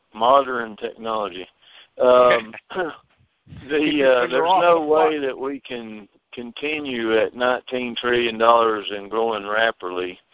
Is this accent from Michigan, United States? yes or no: no; North Carolina, United States; I'm from North Carolina.